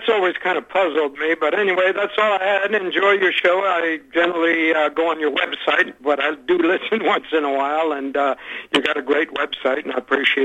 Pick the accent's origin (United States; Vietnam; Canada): Canada; I'm an immigrant from Canada, and we had family that used to live in a town called Asbestos, Canada.